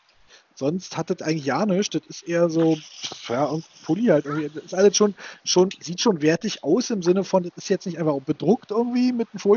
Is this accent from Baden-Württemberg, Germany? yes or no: no; Berlin, Germany; aber das tut man als Berliner ja immer, wenn man die Stadt verlässt.